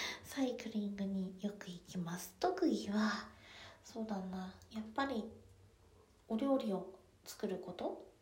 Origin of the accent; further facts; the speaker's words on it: Kyushu, Japan; 今はそこにはいないんですけど、出身は九州です。ね、今はちょっと寒い地方にいるので、